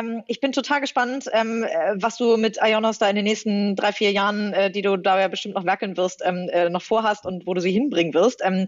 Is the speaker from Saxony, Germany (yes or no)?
no; Hamburg, Germany; Als Hamburgerin kann ich das nur hochhalten.